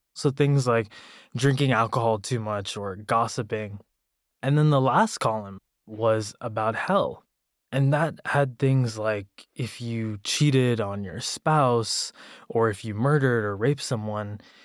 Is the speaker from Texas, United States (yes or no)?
yes; Texas, United States; I grew up in the South, in Texas, and to immigrant parents from India who were very religious.